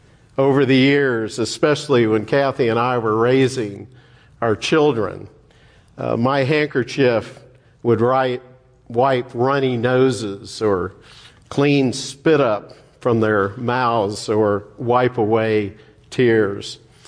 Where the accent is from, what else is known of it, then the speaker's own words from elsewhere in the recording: Dallas, Texas, United States; Growing up in Dallas, part of my early education was spent at St. Mark's School of Texas, an all-boys college prep school.